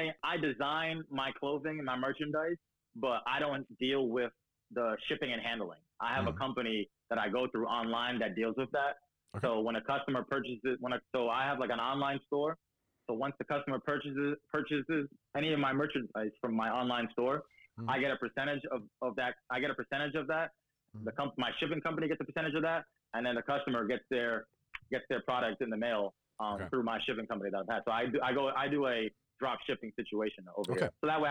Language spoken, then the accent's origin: English; United States; I told him I was a DJ from the States and we got to talking.